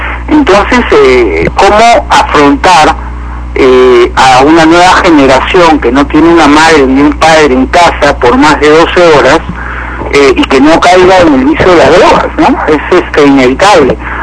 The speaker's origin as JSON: {"language": "Spanish", "country": "Peru", "said": "nuestro Perú deje de ser un país llamado tercermundista"}